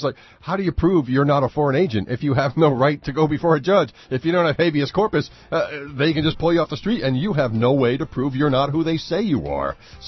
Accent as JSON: {"language": "English", "region": "Massachusetts", "country": "United States", "tie": "born or raised there", "said": "from my home state of Massachusetts."}